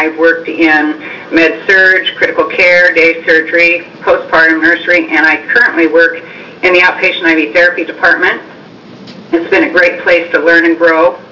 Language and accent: English; Pendleton, Oregon, United States; I was born and raised in Pendleton. And I'm a practicing licensed practical nurse from Hermiston.